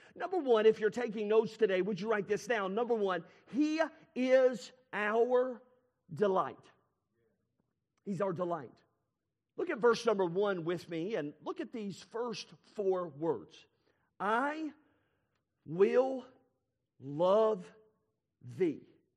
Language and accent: English; the South, United States; I'm just telling you, we are from the South.